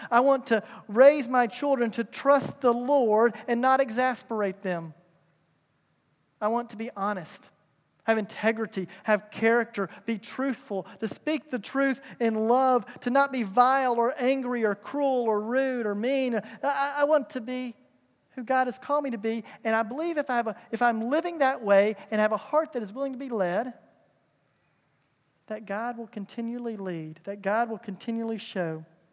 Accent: Kentucky, United States; I'm in my home state, the great state of Kentucky.

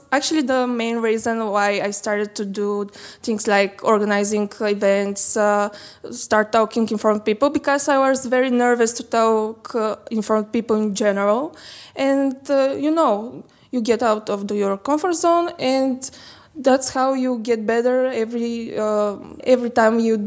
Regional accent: Vratsa, Vratsa Province, Bulgaria; English is a second language; That's Vraca is my hometown. Actually, I'm not from Sofia, and I organize it from 2016, since this year.

